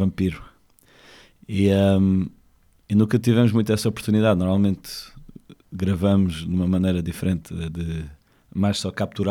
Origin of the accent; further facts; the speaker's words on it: Algarve, Portugal; accent: Anglo-Algarvian; now in Lisbon, Portugal; o meu português é um bocado anglo-algarvio e estou um bocado enferrujado neste momento. Mas tem sido muito interessante viver cá em Lisboa.